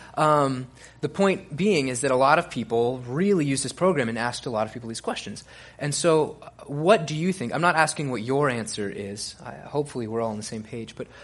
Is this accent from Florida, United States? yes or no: yes; Florida, United States; I'm originally from North Florida. I'm down here. I spent some time in Austin, Texas at a school called Concordia University studying religious education.